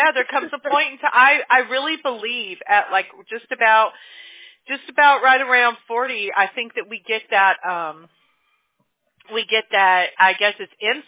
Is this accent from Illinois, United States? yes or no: no; Mobile, Alabama, United States; born there; I was born in Mobile, Alabama, so I can say that. You know what I mean? I'm a country girl myself